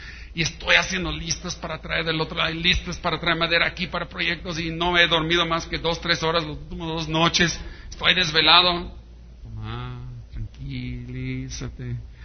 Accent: Chula Vista, California, United States; yo me crié en Estados Unidos, en Chula Vista

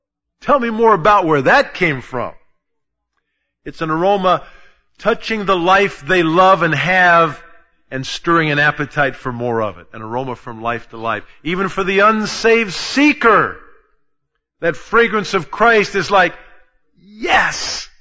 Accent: Indianapolis, Indiana, United States; born there; I was born in Indianapolis, Indiana.

